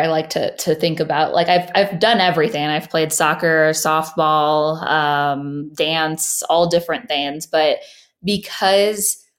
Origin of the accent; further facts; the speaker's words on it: Midwest, United States; now in Las Vegas, United States; how we grew up, you know, in the Midwest, of just being able to, you know, go outside on our own and play